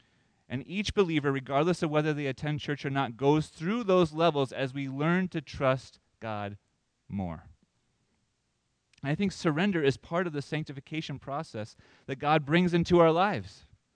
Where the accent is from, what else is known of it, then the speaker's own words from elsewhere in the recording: Florida, United States; Okay, now, I loved the water. I grew up in Florida. I loved to be at the beach.